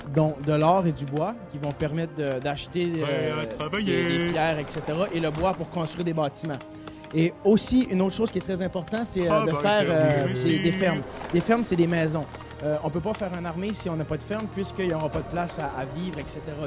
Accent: Canada; je suis un Canadien. Je suis à Poitiers pour le week-end.

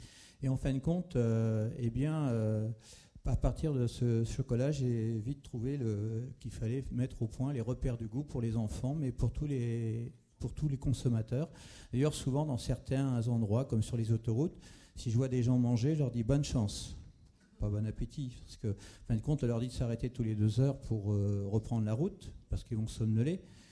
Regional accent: Nouvelle-Aquitaine, France; je leur dis, je viens du Poitou, avec mes grands sabots.

